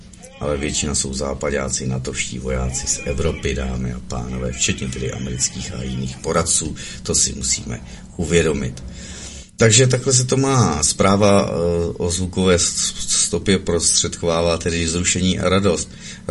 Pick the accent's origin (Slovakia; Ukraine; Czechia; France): Ukraine; Czech is a second language; A s čím jsme my Ukrajinci počítali v této válce s Ruskem?